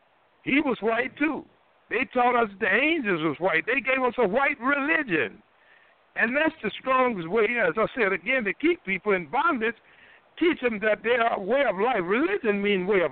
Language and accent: English; Durham, North Carolina, United States; a man I knew well in my hometown, Durham, North Carolina, I went by to see him